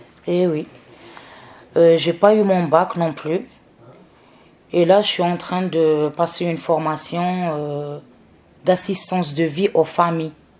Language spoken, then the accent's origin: French; Algeria; now in France; ça va faire 17 ans que je suis en France. Je viens d'Algérie.